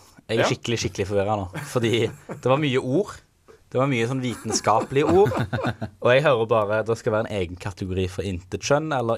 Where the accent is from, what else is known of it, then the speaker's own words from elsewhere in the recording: Stavanger, Rogaland, Norway; for min egen del Viking hjemme I Stavanger